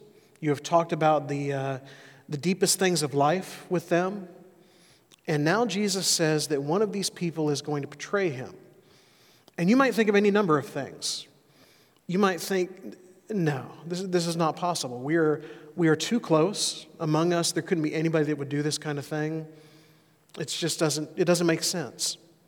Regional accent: Alabama, United States; now in Eugene, United States; I've been here in Eugene for a little over a year now. I grew up in Alabama, and I am an Alabama fan.

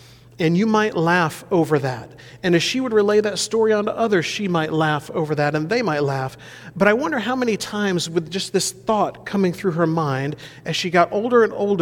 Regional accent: Alabama, United States; now in Oregon, United States; as a kid growing up in Alabama, the heat.

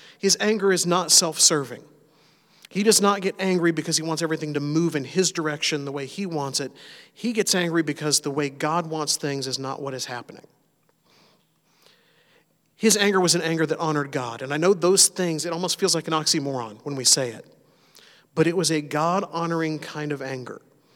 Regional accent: Searcy, Arkansas, United States; And I come from Searcy, Arkansas

